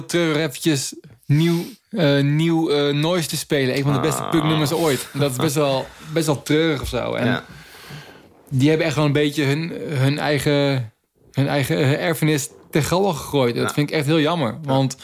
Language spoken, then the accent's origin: Dutch; Hengelo, Overijssel, Netherlands; als jongetje uit Hengelo waar ik vandaan kwam